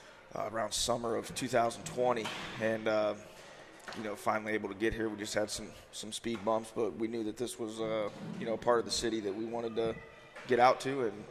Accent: Florida, United States; also born or lived in Atlanta; you know, we came from Atlanta. I'm from Florida originally.

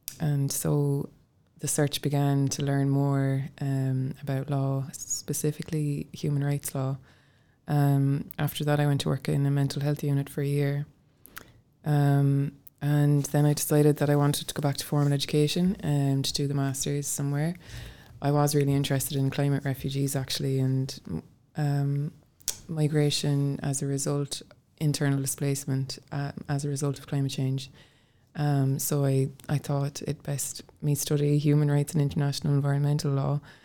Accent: Wexford, Leinster, Ireland; also born or lived in Cork; I'm from Wexford and I moved to Cork to UCC to study social science after school. Ended up living in Cork then for 10 years after.

